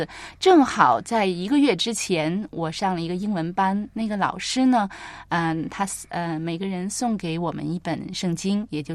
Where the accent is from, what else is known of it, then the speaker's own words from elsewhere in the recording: China; 我自己呢是在国内长大，我也住在也住过西北，在西北住过一段时间。